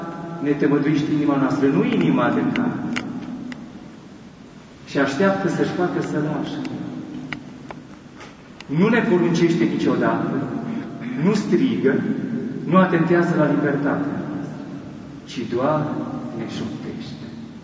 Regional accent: Bistrița-Năsăud, Romania; În satul meu natal, spre Dumnezeu, din județul Bistrița Năsăud

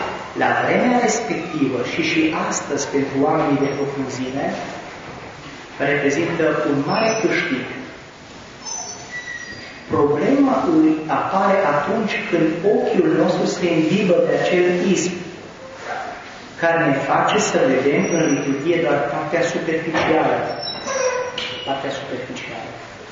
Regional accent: Turda, Cluj County, Romania; now in Alba Iulia, Romania; Deloc sunt din Turda, așa că nu sunt un musafir.

